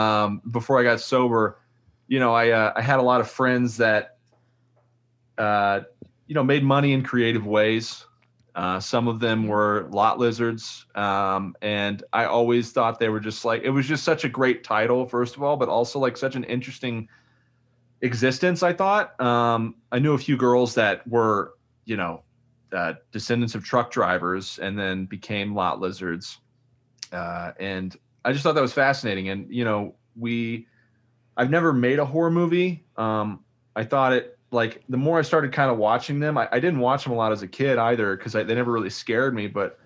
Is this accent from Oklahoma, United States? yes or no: yes; Oklahoma, United States; I'm from Oklahoma where, you know, one of our main exports is lot lizards.